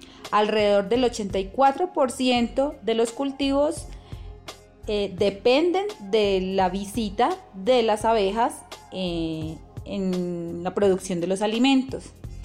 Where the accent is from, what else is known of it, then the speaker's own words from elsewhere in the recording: Medellín, Antioquia, Colombia; soy de Medellín y vivo en las afueras de la ciudad, en un lugar hermoso en el campo que se llama Santa Elena.